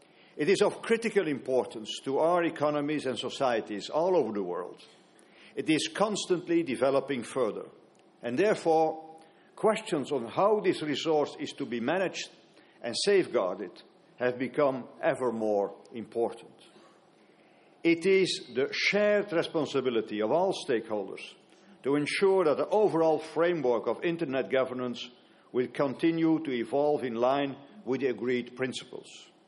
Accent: Brussels, Brussels-Capital Region, Belgium; to take place in Brussels, not only the capital of Europe, but also my hometown.

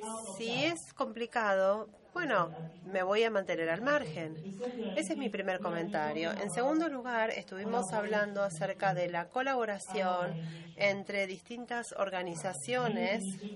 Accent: Moldova; soy miembro del NOMCOM y de la República de Moldavia.

